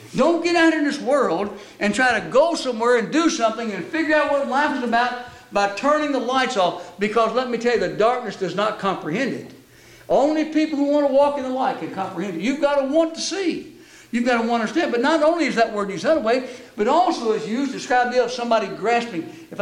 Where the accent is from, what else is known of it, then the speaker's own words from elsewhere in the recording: Kentucky, United States; And I'm a Kentuckian, you know. So don't tell people in Indiana that, but I'm from Kentucky.